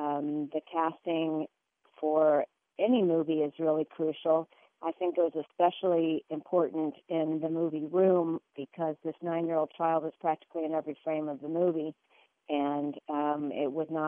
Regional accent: Cary, North Carolina, United States; I'm from Cary, North Carolina.

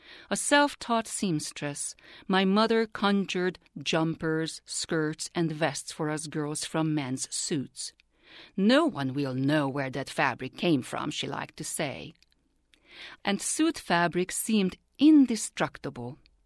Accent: Hungary; When I was growing up in Hungary during the early 60s, the political turbulence engulfing my country and her loss to a soul-wasting communist regime brought on waves of sympathy and aid from the Western world.

